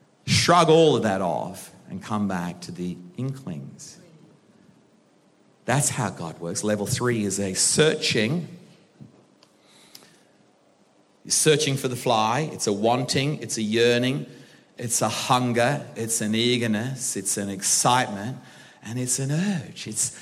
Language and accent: English; Birkenhead, North West England, United Kingdom; now in Australia; I'm not really an Aussie. I'm really an Aussie in disguise. I'm really a man from Birkenhead.